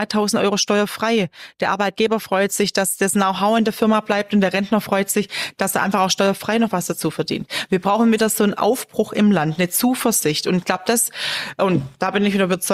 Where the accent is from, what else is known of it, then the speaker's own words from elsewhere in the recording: Southern Germany, Germany; ich komme ja aus Süddeutschland, wie Sie hören